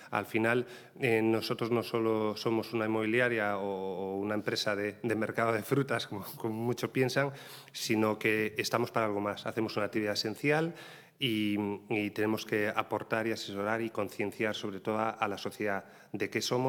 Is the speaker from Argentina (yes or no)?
no; Galicia, Spain; now in Tenerife, Spain; Yo soy gallego, llevo aquí 3 años